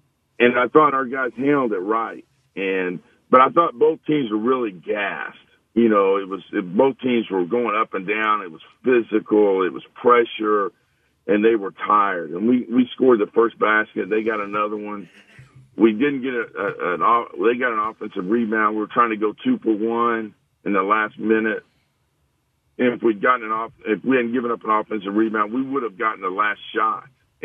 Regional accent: Oklahoma, United States; Growing up in Oklahoma, you see tornadoes and stuff, and so it's always kind of stuck with me.

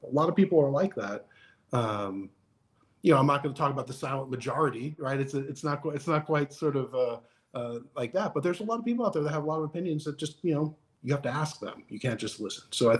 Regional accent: New York, United States; I'm a New Yorker, right? I grew up as a longtime suffering Knicks fan.

